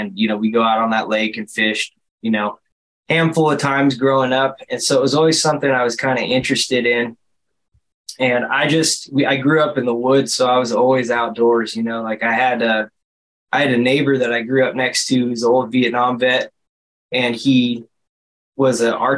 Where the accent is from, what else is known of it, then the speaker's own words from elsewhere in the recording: California, United States; is trying to give my home state a good name and not be just another one of those Californians coming to Texas to ruin it for everybody, you know?